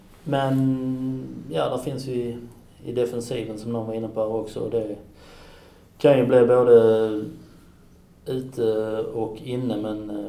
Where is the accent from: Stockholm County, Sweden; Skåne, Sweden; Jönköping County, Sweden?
Skåne, Sweden; Helsingborg; Det kan inte bara för att jag är uppvuxen i Helsingborg.